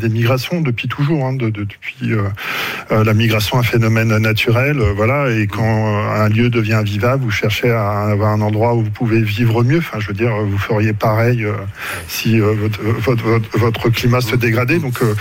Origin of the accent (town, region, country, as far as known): Hauts-de-France, France; now in Grenoble, France